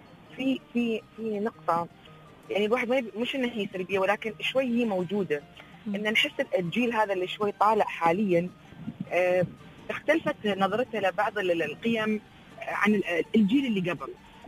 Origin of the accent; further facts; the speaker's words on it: United Arab Emirates; البيئة اللي احنا تربينا عليها في الإمارات